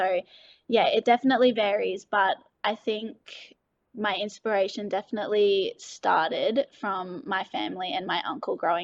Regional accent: Rockhampton, Queensland, Australia; I'm a Mandandangie Noonuccal woman, and I was born and raised in Rockhampton, Queensland.

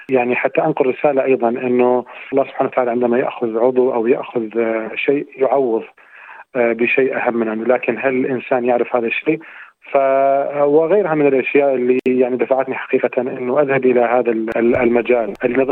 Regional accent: Baghdad, Baghdad Governorate, Iraq; أنا من بغداد، حاصل على بكالوريوس علوم زراعية من جامعة بغداد أصلا.

